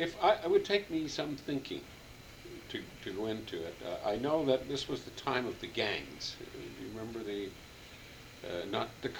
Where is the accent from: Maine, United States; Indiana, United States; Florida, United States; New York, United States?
New York, United States; Brooklyn; also born or lived in Queens; I was born in Brooklyn, January 24th, 1934. My mother Jenny and my father Ted. Was raised in Brooklyn or Queens